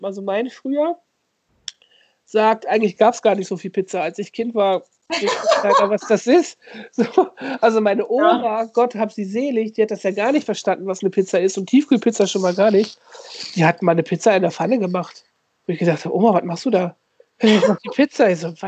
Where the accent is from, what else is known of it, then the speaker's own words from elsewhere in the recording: Osnabrück / East Westphalia border region, Germany; Ich komme ja aus der Grenzregion Osnabrück, Ostwestfalen, so, ne?